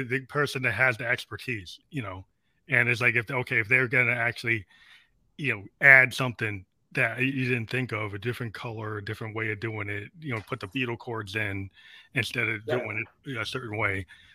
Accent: New England, United States; Like I'm from New England, but you know Boston sometimes doesn't have the vibe

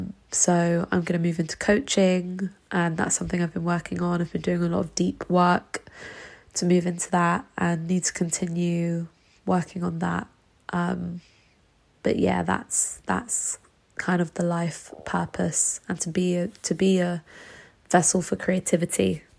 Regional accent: London, United Kingdom; I am from Crouch End, London. I'm living in Crouch End, London.

